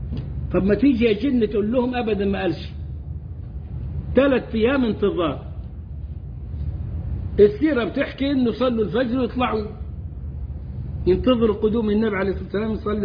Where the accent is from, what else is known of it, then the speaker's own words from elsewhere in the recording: Egypt; moved away as an adult; now in Europe; وأنا بقى جاي من مصر قاعد في أوروبا